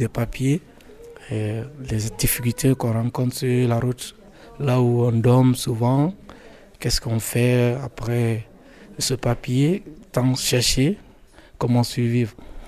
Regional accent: Guinea; je suis guinéen.

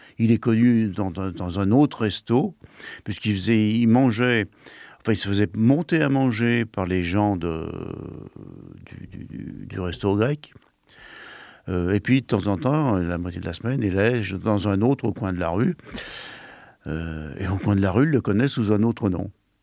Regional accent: Lyon, Auvergne-Rhône-Alpes, France; born there; D'abord parce que je suis né à Lyon, donc c'est un clin d'œil.

